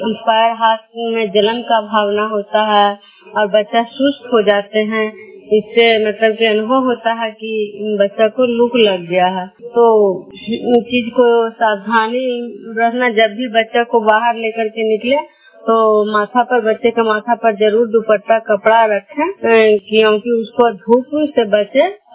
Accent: Vishnupur, Bihar, India; मैं विष्णुपुर ग्राम खंडा पंचायत नालंदा जिला नगरनौसा प्रखंड के निवासी हूँ।

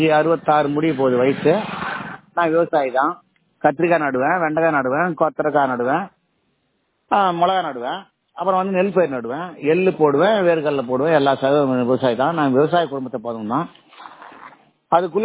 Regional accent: Periyaveli, Tamil Nadu, India; நான் என் வந்து சொந்த ஊர் பெரியவேலி கிராமம், மதுராத்துல இருந்து 12 கிலோமீட்டர் 13 கிலோமீட்டர் உள்ளக்குறேன். … நான் வந்து சின்ன வயசுலேருந்து எனக்கு 65-66 முடிய போகுது வயசு.

